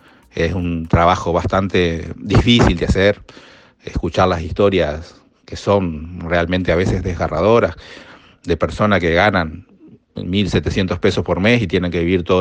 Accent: Salto, Uruguay; Yo soy oriundo de Salto y yo acepté ese trabajo.

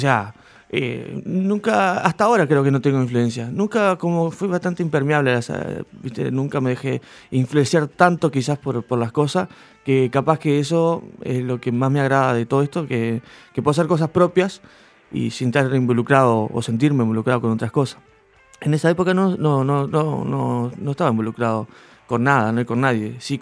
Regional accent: Bella Unión, Artigas, Uruguay; also born or lived in Young; Yo vivía en Bella Unión. O sea, parte de mi infancia fue en Bella Unión.

